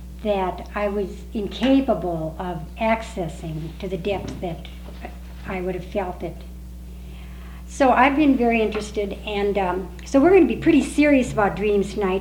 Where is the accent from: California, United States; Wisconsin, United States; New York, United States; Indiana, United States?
California, United States; Oakland; I'm from Oakland, California